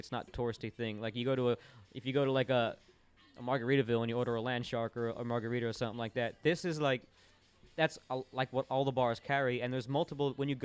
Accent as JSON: {"language": "English", "town": "Orlando", "region": "Florida", "country": "United States", "tie": "born or raised there", "said": "Hurricane Irma makes an eastern turn and slams into my hometown of Orlando, Florida."}